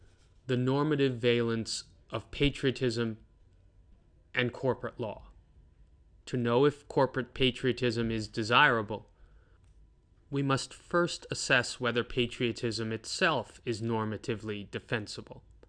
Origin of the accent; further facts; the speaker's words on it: United States; Second, I am an American